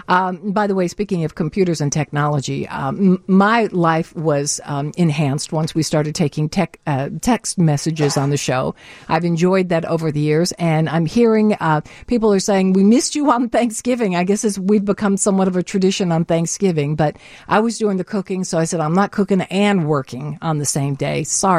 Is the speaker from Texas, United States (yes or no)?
no; Aurora, Illinois, United States; and my hometown of Aurora is checking in.